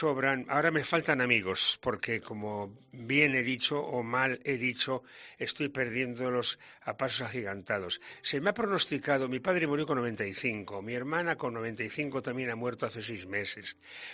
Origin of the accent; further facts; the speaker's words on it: Spain; Recorrer América, presumo, como todo español, que antes se tenía gala el haber estado en América.